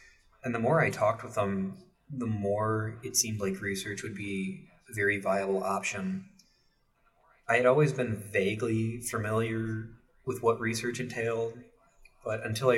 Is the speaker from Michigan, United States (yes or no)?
yes; Bedford, Michigan, United States; I'm from Bedford, Michigan, and I'm a senior studying sociology.